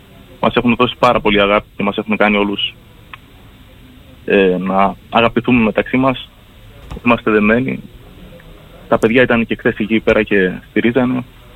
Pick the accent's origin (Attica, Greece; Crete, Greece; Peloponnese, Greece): Crete, Greece; Ναι, επιστρέφω, δεν φεύγω από τον τόπο μου.